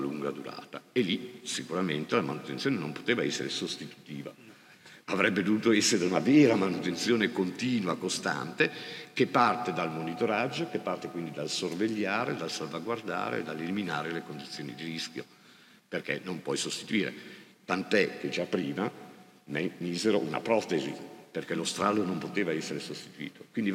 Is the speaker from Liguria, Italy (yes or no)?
yes; Genoa, Liguria, Italy; Vengo da Genova